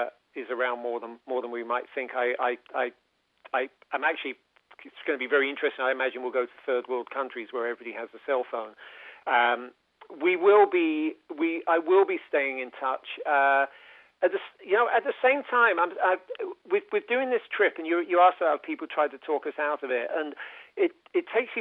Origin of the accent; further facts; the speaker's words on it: United Kingdom; growing up in Britain